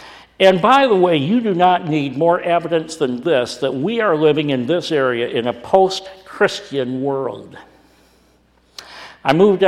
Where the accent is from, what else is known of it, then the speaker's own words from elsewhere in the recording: Grand Rapids, Michigan, United States; Well, I came from the Grand Rapids, Michigan area.